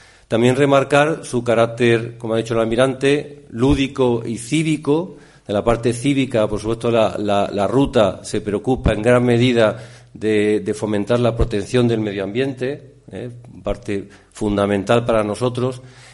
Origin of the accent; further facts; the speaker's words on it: Cádiz, Andalusia, Spain; now in Cartagena, Spain; Soy natural de Cádiz y, por supuesto, soy nuevo en la ciudad de Cartagena